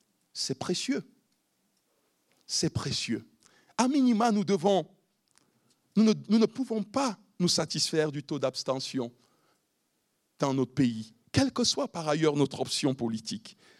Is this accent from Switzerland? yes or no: no; Cameroon; now in France; Je ne suis même plus citoyen camerounais.